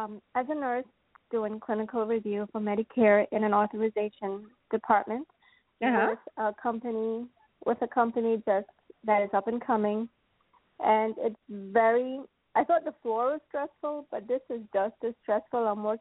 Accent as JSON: {"language": "English", "country": "Trinidad & Tobago", "lives_now": "Hollywood, United States", "said": "I'm located in Florida, but originally from Trinidad."}